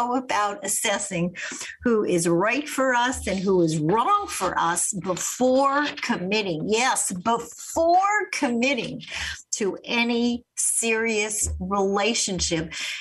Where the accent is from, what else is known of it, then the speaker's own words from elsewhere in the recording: Canada; I am Canadian.